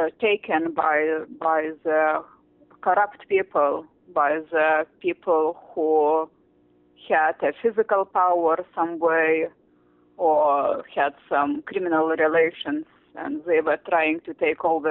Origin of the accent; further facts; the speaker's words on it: Lithuania; English is a second language; Correct. I am from Lithuania, a very beautiful country.